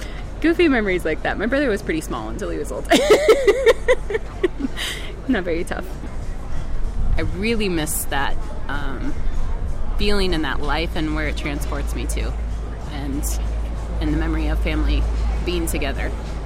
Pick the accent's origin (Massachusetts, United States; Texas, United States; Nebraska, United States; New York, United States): Nebraska, United States; Grand Island; born or raised there; now in Denver, United States